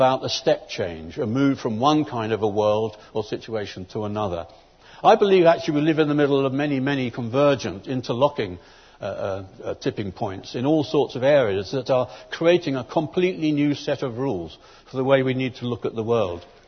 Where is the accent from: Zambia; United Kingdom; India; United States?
United Kingdom; London; I come from London.